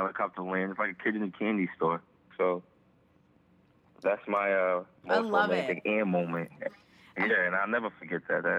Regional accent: Trinidad & Tobago; I'm from Trinidad and Tobago, so I know the meaning of not having anything.

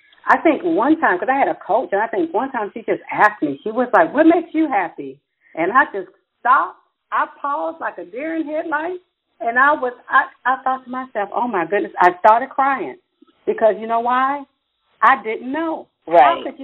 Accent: Maryland, United States; I was coming from Washington, D.C., where I'm from the Maryland area, DMV, as they call it.

